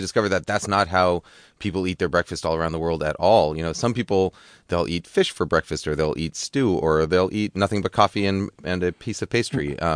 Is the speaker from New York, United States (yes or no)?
yes; New York, United States; I mean, I grew up in New York, so a really good fresh bagel with cream cheese.